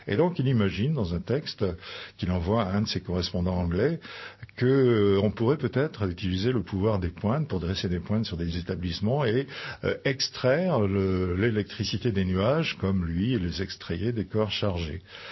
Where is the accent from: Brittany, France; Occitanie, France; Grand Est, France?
Brittany, France; Alors bon, je suis breton, j'habite justement dans le Finistère